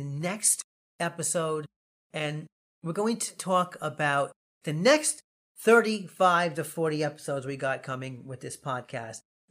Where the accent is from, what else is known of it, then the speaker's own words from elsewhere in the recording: New York City, New York, United States; And I go, yo, I'm from Brooklyn.